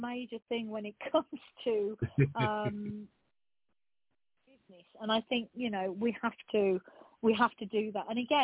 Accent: England, United Kingdom; Now, I come from a Greek background. So my parents are Greek Cypriot. I was born and bred in England. However, you know, I'm very olive-skinned. We came to live in an area that was very predominantly white.

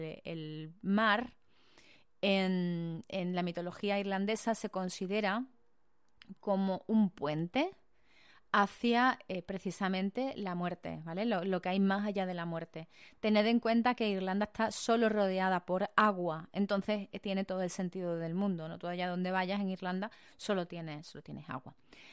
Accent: Spain; Perdóname porque soy española. Hablo inglés, sí, como puedes escuchar, pero no tengo ni idea de gaélico.

